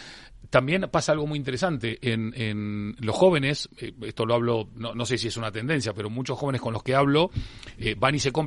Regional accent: Argentina; como soy argentino voy a usar más de una palabra

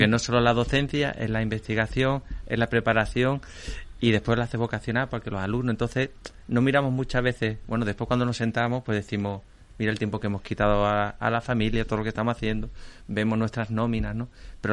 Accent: Cádiz, Andalusia, Spain; yo que soy de Cádiz, evidentemente vengo de Cádiz

